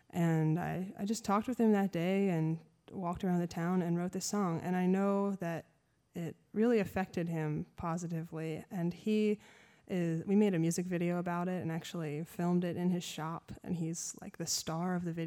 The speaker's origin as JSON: {"language": "English", "town": "Ephrata", "region": "Pennsylvania", "country": "United States", "tie": "born or raised there", "said": "we're really fortunate to be in some really good public school music programs growing up in Ephrata and Hempfield school districts out in Lancaster."}